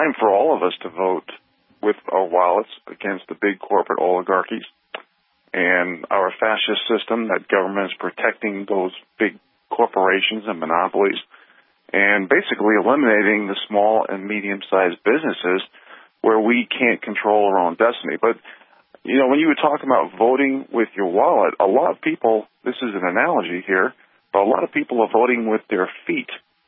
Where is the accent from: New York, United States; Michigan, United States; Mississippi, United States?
New York, United States; New York City; I had a dream growing up in New York City to move out to the Northern Rockies and do the mountain man thing.